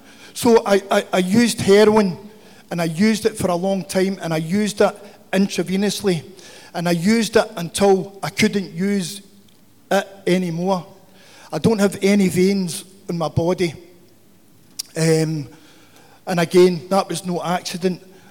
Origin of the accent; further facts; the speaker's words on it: Glasgow, Scotland, United Kingdom; I come from Glasgow in Scotland.